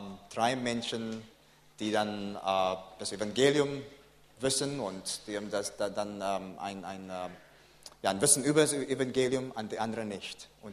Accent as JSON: {"language": "German", "town": "Cape Town", "region": "Western Cape", "country": "South Africa", "said": "Naja, ich bin ursprünglich aus Kapstadt, Südafrika."}